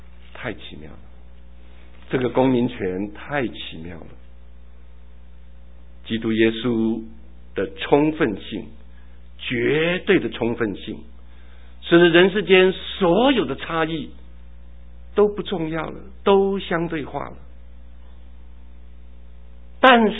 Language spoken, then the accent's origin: Chinese; Taitung, Taitung County, Taiwan; 就像我从小在台东长大